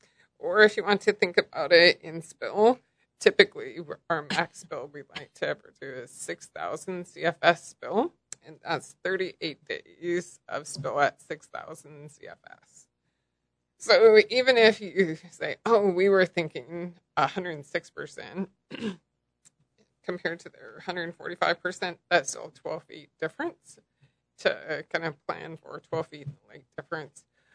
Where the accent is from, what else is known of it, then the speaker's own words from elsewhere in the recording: Montana, United States; I'm from Montana. I always say it's God's country